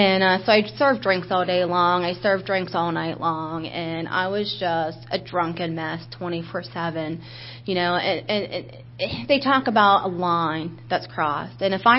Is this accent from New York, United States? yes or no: no; Lewistown, Pennsylvania, United States; I grew up in Lewistown, Pennsylvania, and it was probably about a 2 hours and 45 minutes trip.